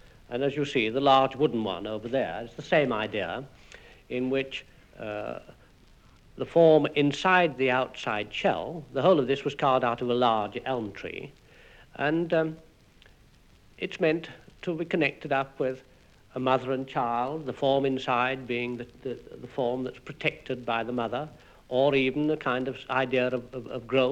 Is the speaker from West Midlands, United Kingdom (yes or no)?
no; Castleford, Yorkshire and the Humber, United Kingdom; born there; Well, I was born in a little mining town, Castleford, about 10 miles south of Leeds. A small town with a concentrated industrial atmosphere.